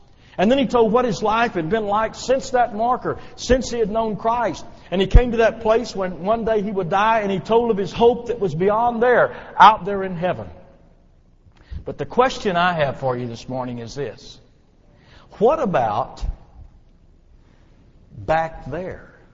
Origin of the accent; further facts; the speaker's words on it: Fort Worth, Texas, United States; I grew up in Fort Worth, and that when I was 17 and about to graduate from high school and go to college